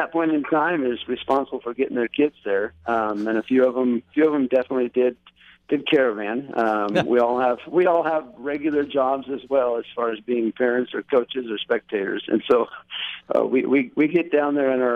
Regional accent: Oakridge, Oregon, United States; Yeah, and I grew up actually in Oak Ridge, a few miles southeast of here, small logging town

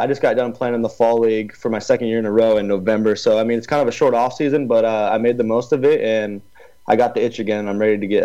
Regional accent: Murrieta, California, United States; I'm from Murrieta, California. It's Southern California. It's about 35 minutes from Anaheim, the Anaheim Angels.

